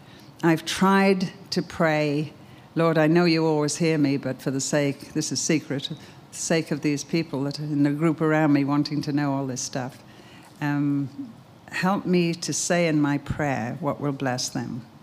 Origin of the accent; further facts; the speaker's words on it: United Kingdom; Being British, I have struggled much with people's right to know everything here.